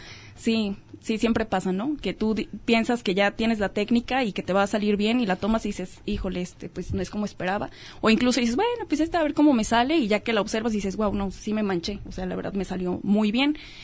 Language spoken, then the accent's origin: Spanish; Atemajac de Brizuela, Jalisco, Mexico; Yo no soy de aquí de Autlán de Navarro, soy de Atemajac de Brizuela